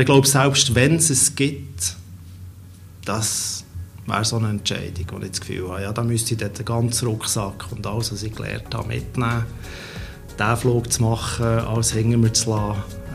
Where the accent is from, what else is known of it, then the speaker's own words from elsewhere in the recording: Switzerland; wir als Schweizer Europäer